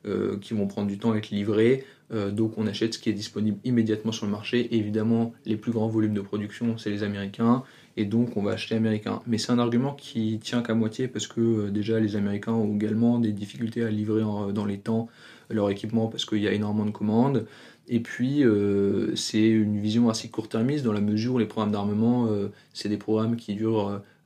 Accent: France; évidemment, en tant que Français, voilà, j'ai du mal à comprendre ces choix.

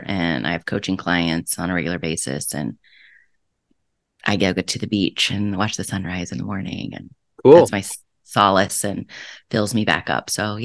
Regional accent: Iowa, United States; moved away; And to be honest, growing up in Iowa, that's kind of what we did. We drove cars really fast on the gravel roads

